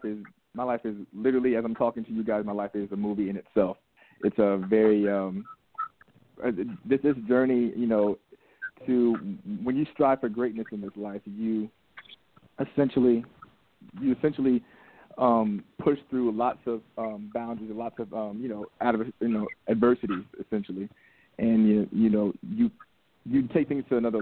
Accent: Atlanta, Georgia, United States; I am from Atlanta, Georgia, born and raised, Northside Hospital, 1990.

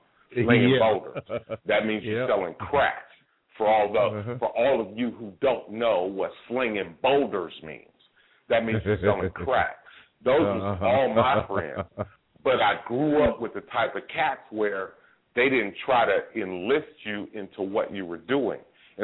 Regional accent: Oakland, California, United States; Man, all my partners that I grew up with in Oakland

